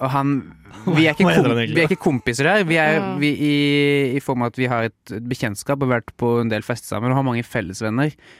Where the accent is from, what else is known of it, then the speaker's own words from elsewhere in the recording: Arendal, Agder, Norway; min sånn sommer hjemme i Arendal.